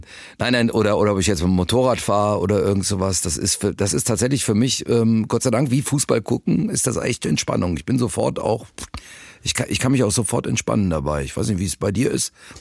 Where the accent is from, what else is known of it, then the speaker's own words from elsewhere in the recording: Cologne, North Rhine-Westphalia, Germany; Ich bin aus Köln, mit die Stadt mit der Kirche gegenüber von McDonald's